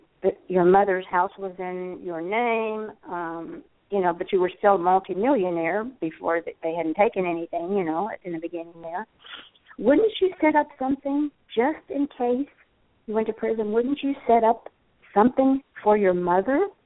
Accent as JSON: {"language": "English", "town": "Point Pleasant", "country": "United States", "tie": "born or raised there", "said": "the Columbus Dispatch, where this took place, and my hometown of Point Pleasant."}